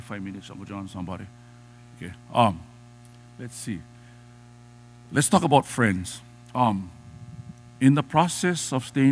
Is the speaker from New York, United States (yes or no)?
no; Hawaii, United States; But I'm a Hawaiian man who has learned my culture. And I've learned my ancestral and cultural kuleana.